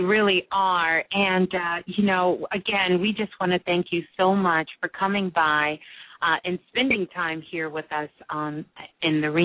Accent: Brooklyn, New York, United States; Originally Brooklyn, New York. I was born in Brooklyn, but I live

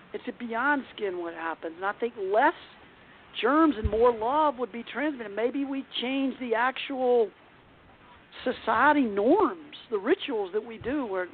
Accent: the South, United States; It was just kind of the way the culture was growing up in the South. And I moved to San Francisco, too, for a while.

